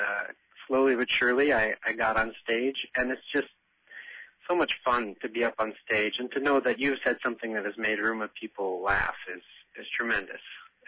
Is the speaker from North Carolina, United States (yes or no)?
no; Boston, Massachusetts, United States; now in Chicago, United States; And I thought, I'm from Boston originally, and I felt like I've come this far. I am more than halfway to Chicago